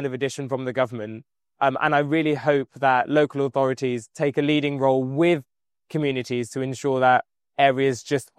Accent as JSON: {"language": "English", "town": "West Bromwich", "region": "West Midlands", "country": "United Kingdom", "tie": "born or raised there", "said": "in places like where I grew up in West Brom."}